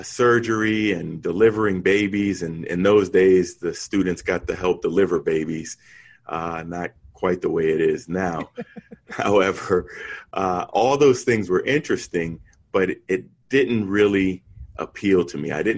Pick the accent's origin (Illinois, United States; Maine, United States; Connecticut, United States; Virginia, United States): Connecticut, United States; New Haven; born there; I was born in New Haven, Connecticut.